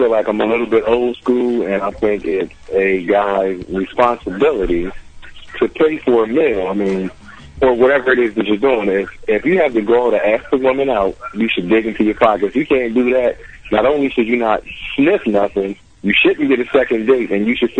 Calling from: Wilmington, Delaware, United States; I'm calling from Wilmington, Delaware.

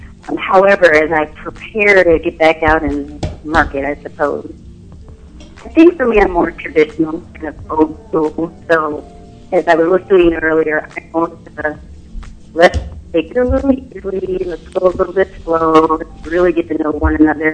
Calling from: Gilbert, Arizona, United States; I am calling from Gilbert, Arizona.

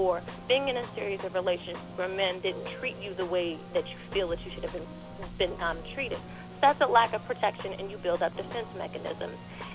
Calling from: District Heights, Maryland, United States; I'm calling from District Heights.

